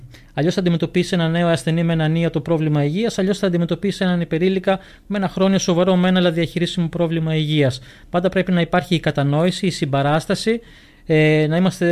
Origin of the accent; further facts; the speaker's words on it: Larissa, Thessaly, Greece; Εγώ είμαι από τη Λάρισα, βέβαια.